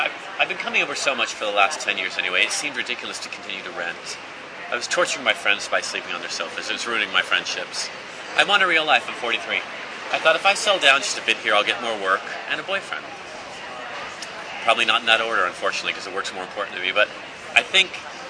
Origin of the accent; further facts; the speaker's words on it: San Francisco, California, United States; I'm from San Francisco. These nobodies can't tell me what